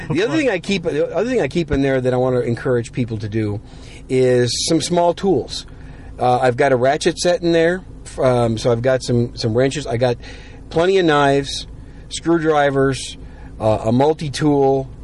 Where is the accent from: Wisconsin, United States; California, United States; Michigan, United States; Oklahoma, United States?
Wisconsin, United States; the reason I know this is because I'm from Wisconsin. I grew up in that stuff.